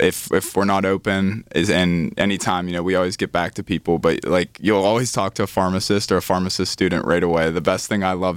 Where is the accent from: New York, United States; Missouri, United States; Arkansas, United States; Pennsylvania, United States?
Pennsylvania, United States; Scottdale; Yeah, so I'm originally from Scottsdale, PA.